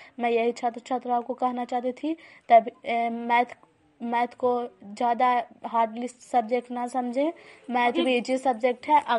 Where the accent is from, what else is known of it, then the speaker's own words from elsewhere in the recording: Bihar, India; ग्राम बैरीगंज post मकरौता जिला नालंदा के निवासी हूँ।